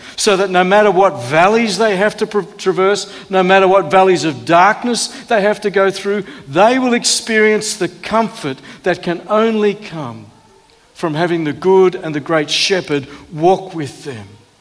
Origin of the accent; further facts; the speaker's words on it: Queensland, Australia; I'm born and bred in North Queensland.